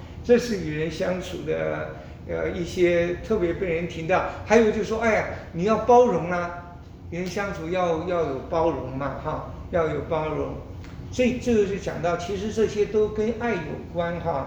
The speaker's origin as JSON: {"language": "Chinese", "country": "China", "said": "我们中国人说中国人最喜欢跟人比"}